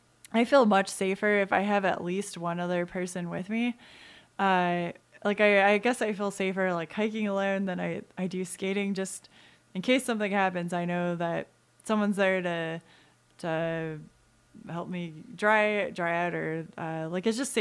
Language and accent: English; Anchorage, Alaska, United States; because I came from Anchorage, like I still I know that outdoor community